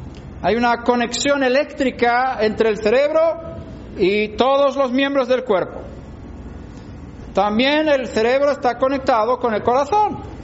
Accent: Sweden; born there; Spanish is a second language; also born or lived in United States; en Suecia, donde yo nací

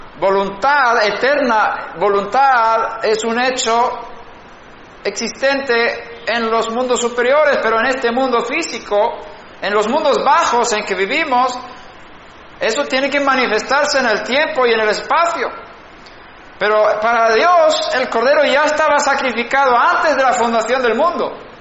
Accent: Sweden; Y si vives en Suecia, donde yo nací, nosotros fuimos a la escuela en el invierno y era oscuro

